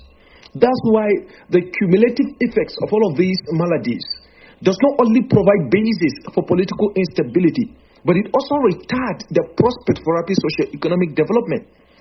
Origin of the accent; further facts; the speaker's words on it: Gombe State, Nigeria; I am a Tera man, not a Hausa man. The fact that I'm from Gombe State